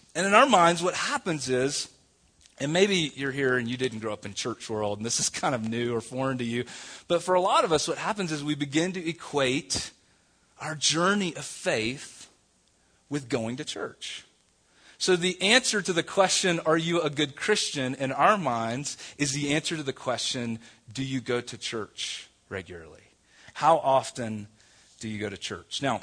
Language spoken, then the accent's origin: English; the South, United States; also born or lived in Denver / Atlanta; And that's, again, now, I grew up in the South, and things are just kind of that way. It's part of the culture and the DNA.